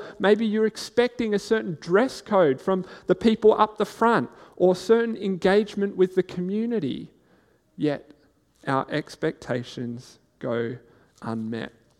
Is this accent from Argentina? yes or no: no; South Australia, Australia; born there; If you don't know, I was born here in South Australia